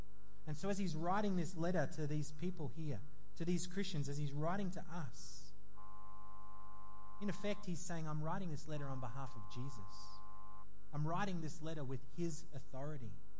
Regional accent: Australia; all of the freedoms that we enjoy as an Australian, all of the freedoms that we enjoy as Aussies

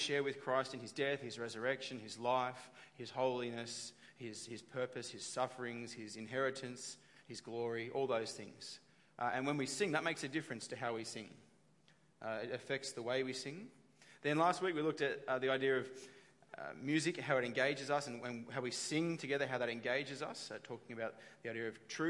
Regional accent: Sydney, New South Wales, Australia; I'm from Western Sydney originally. And just before we left Sydney to come to Queensland

